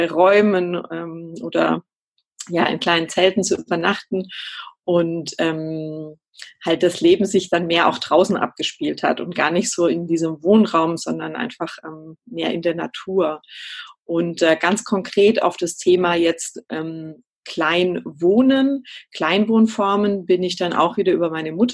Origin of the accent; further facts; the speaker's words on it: Baden-Württemberg, Germany; ich komme aus der Nähe von Stuttgart, aus einem kleinen Dorf im schönen Remstal und lebe aber die letzten 20 Jahre relativ ortsungebunden an unterschiedlichen Ländern auch und Orten in Deutschland.